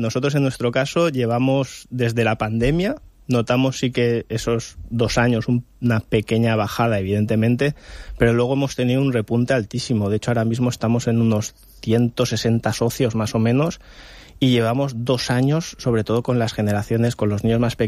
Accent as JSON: {"language": "Spanish", "town": "Benidorm", "region": "Valencian Community", "country": "Spain", "said": "cuando vamos a visitar campamentos y les decimos que somos de Benidorm, dicen, pero ¿por qué venís aquí?"}